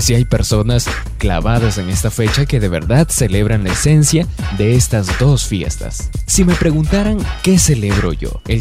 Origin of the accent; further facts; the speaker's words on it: Peru; no es necesario ir a una fiesta criolla para decir que soy bien peruano.